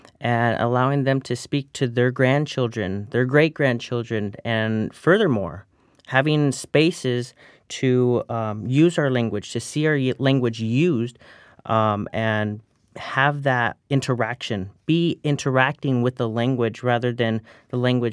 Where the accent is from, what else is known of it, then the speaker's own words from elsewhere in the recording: California, United States; Yeah, so I grew up in the Sempasquale Band of Mission Indians, Indian Reservation. And so I'm around it all the time.